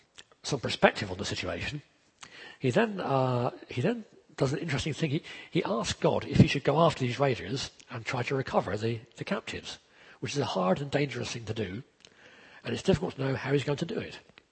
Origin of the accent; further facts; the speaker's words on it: England, United Kingdom; And I know we're English and British and all that, and we don't do that sort of thing.